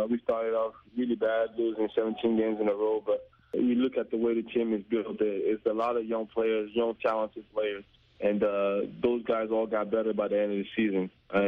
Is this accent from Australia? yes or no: no; Cameroon; now in United States; I'm from Africa, especially Cameroon